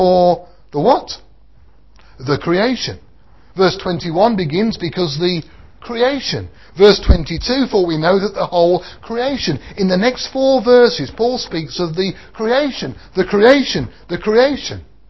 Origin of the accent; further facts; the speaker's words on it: Birmingham, West Midlands, United Kingdom; Many years ago, when I was brought up in Birmingham